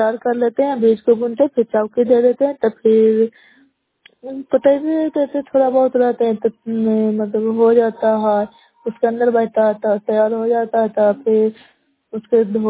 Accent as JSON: {"language": "Hindi", "region": "Bihar", "country": "India", "said": "नालंदा जिला नगर नौसा ब्लॉक कला पंचायत की निवासी हूँ।"}